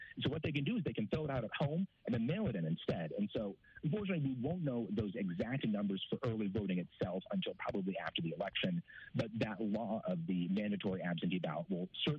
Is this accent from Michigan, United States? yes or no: no; New Hampshire, United States; now in Washington, D.C., United States; So I voted before in my home state of New Hampshire, which is kind of far north in the United States.